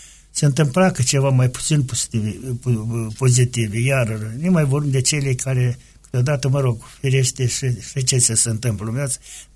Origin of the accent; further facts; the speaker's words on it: Pelenia, Drochia District, Moldova; din satul meu natal, din satul Pelenia